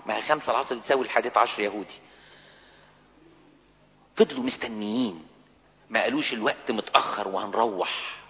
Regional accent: Egypt; احنا عندنا في مصر لما الواحد بيقول 50 يقول ركبني المرض

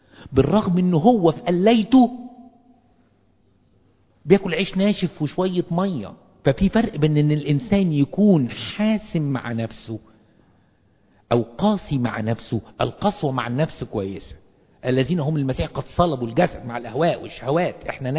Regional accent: Egypt; born there; accent: Egyptian; احنا ليه بنتكلم مصري او ليه بنتكلم عربي باللهجة المصرية؟ لان اتولدنا في مصر

